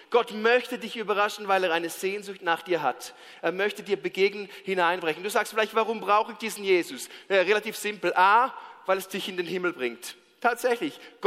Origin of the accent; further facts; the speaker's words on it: Switzerland; Ja, ich weiß nicht, ich bin Schweizer, ich darf alles.